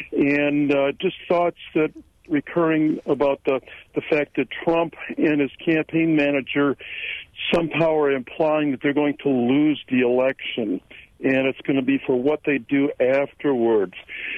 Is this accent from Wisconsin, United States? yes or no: yes; Baraboo, Wisconsin, United States; outside of Merrimack, but I'm from Baraboo.